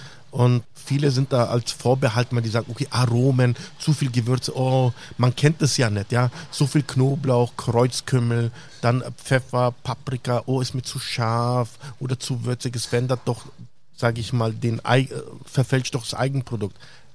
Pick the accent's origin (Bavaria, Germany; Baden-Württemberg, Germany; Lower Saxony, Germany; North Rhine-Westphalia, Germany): Bavaria, Germany; Füssen; hey, ich bin Allgäuer, ich komme aus einem schönen Füssen